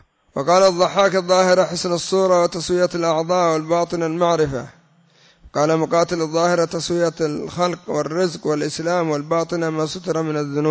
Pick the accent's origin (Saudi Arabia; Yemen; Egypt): Yemen; وعندنا في اليمن سموا الحمار الطويل الكبير مصري